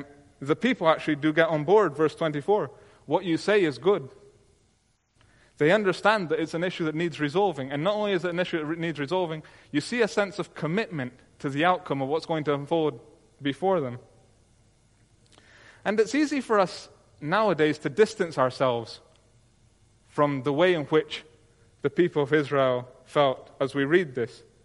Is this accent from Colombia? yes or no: yes; Colombia; I come from Colombia